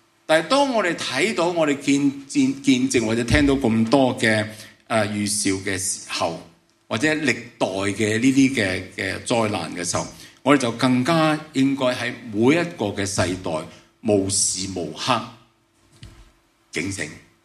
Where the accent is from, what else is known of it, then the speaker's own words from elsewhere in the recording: Guangdong, China; 所以我们中国人呢，我们广东人呢，吃了饭未啊？